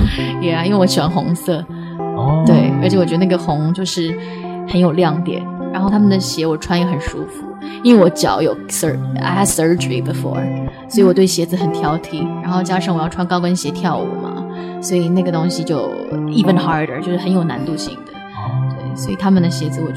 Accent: Toronto, Ontario, Canada; 那都是小的时候在 Toronto 的时候去一些餐厅听的歌

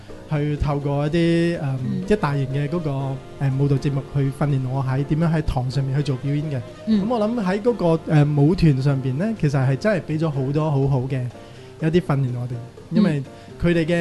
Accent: Malaysia; now in Hong Kong; 我是以前在马来西亚，我是马来西亚来的，89年来了

